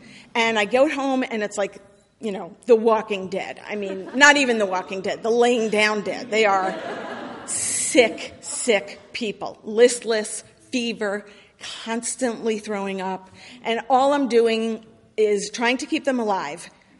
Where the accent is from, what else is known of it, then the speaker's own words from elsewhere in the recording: New York, United States; cousin that lives in Israel that I grew up with in New York, and we're very close